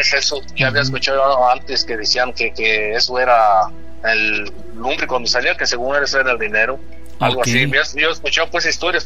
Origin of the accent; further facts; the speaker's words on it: Queringuicharo, Michoacán, Mexico; me sucedió ahí en el rancho donde soy yo, ahí de Michoacán, ahí de Queringuicharo, pues, cerca de Zamora, La Piedad y Cuandureo. Yo soy municipio de Cuandureo, Michoacán.